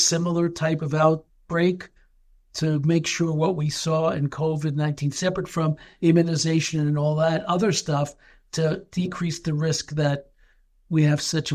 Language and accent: English; United States; being American, I'm very aware of a lot of things in America